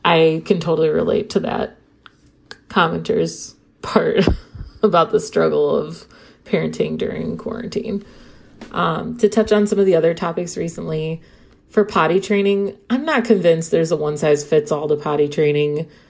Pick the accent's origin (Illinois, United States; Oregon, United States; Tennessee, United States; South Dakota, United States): Illinois, United States; Chicago; from Chicago.